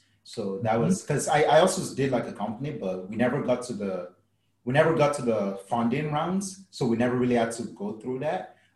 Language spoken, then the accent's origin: English; Nigeria; English is a second language; So I'm Nigerian. So my entire experience with this whole thing is still different in that I'm African. I still speak my native language